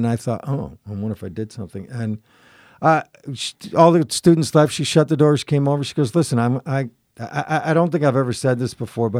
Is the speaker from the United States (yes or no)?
yes; Buffalo, New York, United States; So growing up in Buffalo.